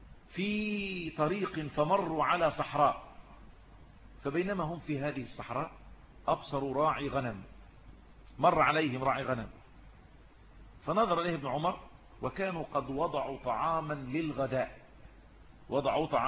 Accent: Egypt

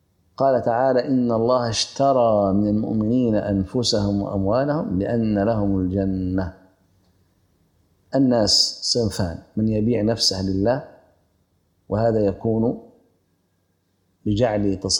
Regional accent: Egypt; الكوع ليس المرفق كما هو شائع عندنا في مصر

